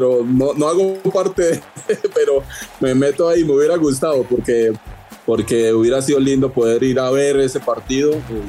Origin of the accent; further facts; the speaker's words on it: Colombia; imagínate que yo soy de Colombia